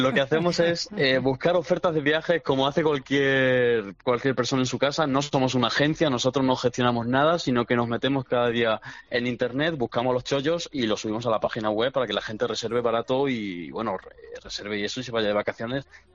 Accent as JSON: {"language": "Spanish", "region": "Andalusia", "country": "Spain", "said": "yo que soy andaluz también"}